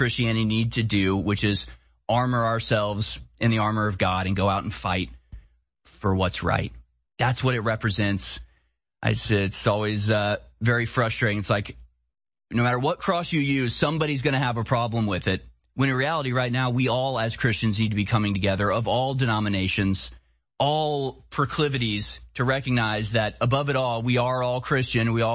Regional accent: United States; as an American who loves freedom maybe to an unhealthy degree, I can't imagine being subject to this level of military repression

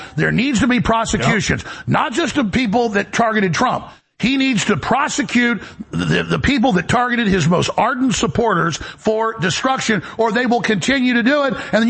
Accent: the South, United States; You're an American. I'm an American. I'm a Southerner. You're a Midwesterner.

